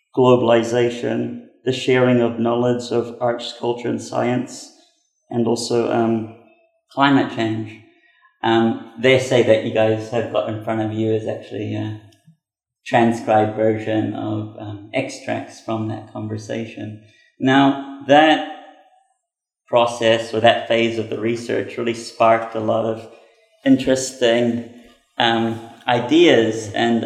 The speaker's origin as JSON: {"language": "English", "town": "Takapuna", "region": "Auckland", "country": "New Zealand", "tie": "born or raised there", "said": "And our first kind of area that we lived in was Takapuna. It was quite an interesting experience for me growing up in Takapuna in the 90s. That being the North Shore and a beach town city."}